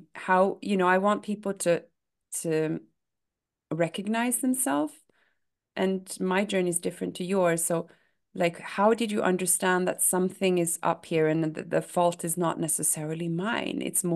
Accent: Norway; you're Norwegian, I'm Norwegian, we grew up in Norway, where there's an openness for sure.

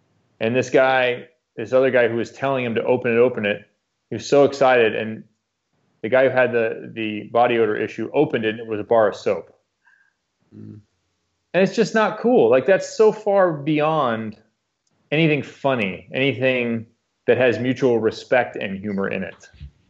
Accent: Chicago, Illinois, United States; I'm from Chicago, like a Dick Butkus, Mike Singletary kind of a thing.

